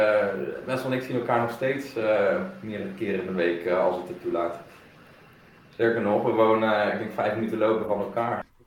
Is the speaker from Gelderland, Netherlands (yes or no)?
yes; Elst, Gelderland, Netherlands; Dus ik kwam natuurlijk uit Elst, dus ik had nooit in Nijmegen gewoond.